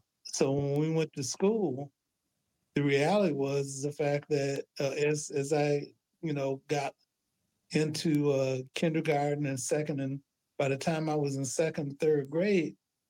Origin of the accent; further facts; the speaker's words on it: Detroit, Michigan, United States; And so, growing up in Detroit, and so there were other environments, if you trace the history of the city of Detroit, we were considered blockbusters because mm-hmm. we were a Black family that moved into what was considered a white neighborhood